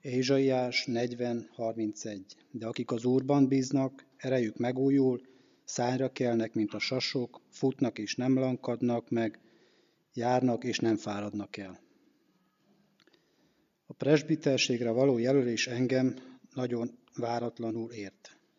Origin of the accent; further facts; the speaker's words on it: Zakarpattia Oblast, Ukraine; now in Hungary; Kárpátaljáról származom, és 12 éve élek Magyarországon.